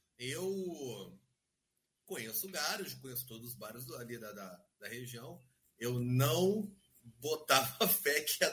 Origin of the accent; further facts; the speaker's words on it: São João del Rei, Minas Gerais, Brazil; now in Rio de Janeiro, Brazil; Mas eu vim de São João del Rei, cara, cidade pequena também.